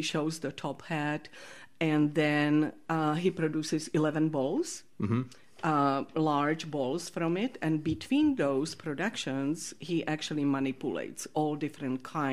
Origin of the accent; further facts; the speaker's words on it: Ostrava, Moravian-Silesian Region, Czechia; English is a second language; And then I came not from Prague, but from Ostrava, which is a smaller city than Prague